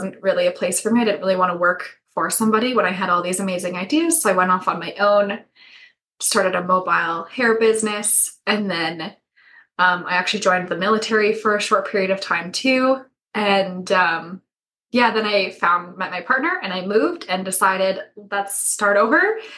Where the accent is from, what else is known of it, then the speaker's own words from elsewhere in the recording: Alberta, Canada; I'm born and raised in Alberta, small town girl. Never fit in to a small town.